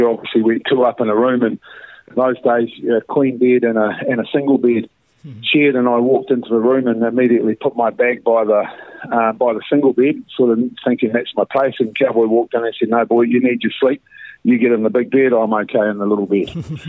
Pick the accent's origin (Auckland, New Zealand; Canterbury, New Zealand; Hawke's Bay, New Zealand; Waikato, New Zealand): Hawke's Bay, New Zealand; Napier; also born or lived in North Harbour; So we went through an All Black trial system, and it was in my hometown in Napier. So I'd moved to North Harbour by then, and was prior my trade with North Harbour under the guidance of Peter Thorburn, and we all went back to the Hawke's Bay